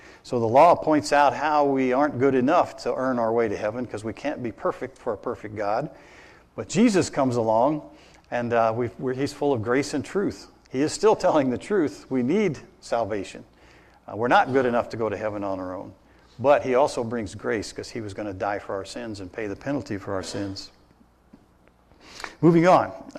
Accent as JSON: {"language": "English", "town": "Evansville", "region": "Indiana", "country": "United States", "said": "If somebody said that to you, I came from Evansville, Indiana."}